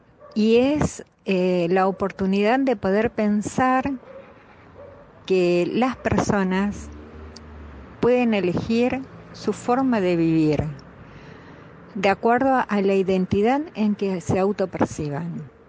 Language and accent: Spanish; Argentina; nosotros, como argentinos, como argentinas